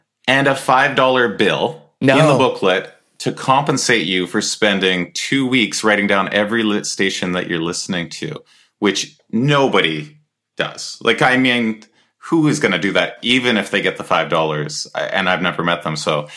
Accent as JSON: {"language": "English", "town": "Edmonton", "region": "Alberta", "country": "Canada", "said": "I think, like, we're both from Edmonton area, I take a Wayne Gretzky quote, which is like, skate to where the puck's going."}